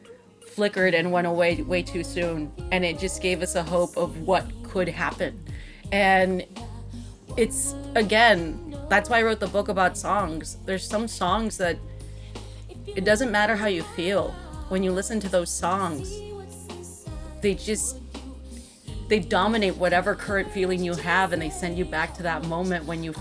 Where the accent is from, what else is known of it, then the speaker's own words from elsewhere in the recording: Texas, United States; I grew up in Texas, 2 hours away from where she lived.